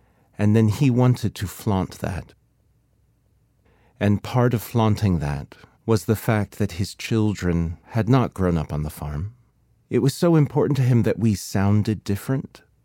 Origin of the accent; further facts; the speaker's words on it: Kentucky, United States; I'm an American novelist, and I've chosen music by the 20th century English composer Benjamin Britten. I grew up in a household that was not very engaged with the arts. I was first generation raised off the farm in Kentucky.